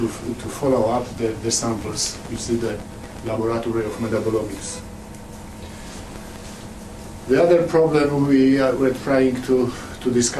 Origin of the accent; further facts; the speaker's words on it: Olsztyn, Warmian-Masurian Voivodeship, Poland; And I am from Olsztyn. It's the Olsztyn on the northeastern part of Poland.